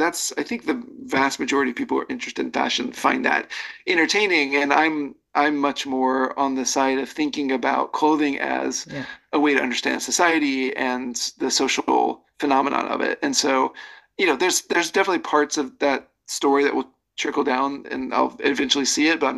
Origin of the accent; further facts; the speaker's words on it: Southern US, United States; Well, at the beginning, I grew up in the South in the US, which was still very preppy compared to the North.